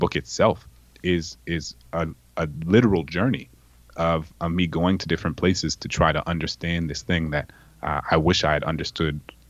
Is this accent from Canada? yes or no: no; New Orleans, Louisiana, United States; I remember growing up in New Orleans, you know, a young black child in New Orleans